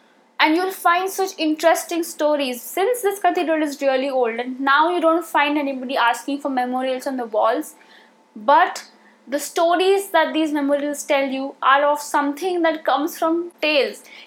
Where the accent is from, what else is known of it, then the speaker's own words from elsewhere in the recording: Mumbai, Maharashtra, India; Now, I come from Mumbai